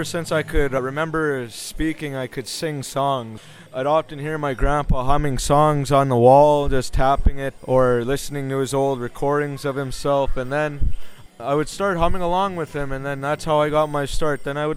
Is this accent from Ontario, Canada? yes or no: yes; Seine River, Ontario, Canada; I'm from Seine River. It has two names, one literally meaning Wild Potato Lake